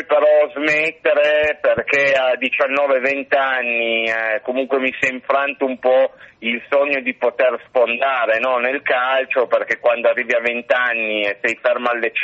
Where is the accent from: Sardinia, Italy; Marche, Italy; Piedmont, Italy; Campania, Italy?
Piedmont, Italy; Turin; born there; la mamma è italiana, sono un mix in realtà, però sì, sono nato qui a Torino.